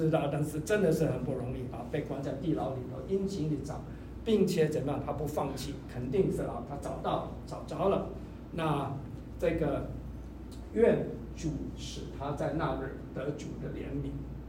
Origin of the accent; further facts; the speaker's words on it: Singapore; moved away; 我在新加坡出生长大、我的就是、怎么说，先祖们、已经在是差不多150年前就离开了中国、到了新加坡去。